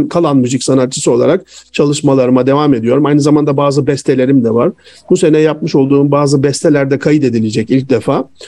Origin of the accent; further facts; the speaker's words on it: Çanakkale, Turkey; Bir Çanakkale'li olarak Sayın Bakanımız tarafından davet edildim.